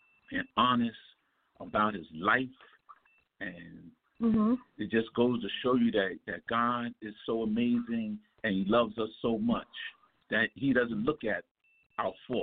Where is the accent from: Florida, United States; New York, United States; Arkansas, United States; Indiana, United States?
New York, United States; now in Alabama, United States; It is hard enough even being accredited and being in Alabama. I'm from New York.